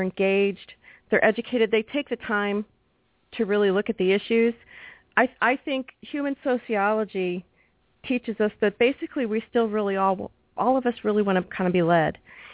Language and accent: English; St. Louis, Missouri, United States; And, folks, I live in the St. Louis area, and I grew up here in the St. Louis region, and there's a situation going on here.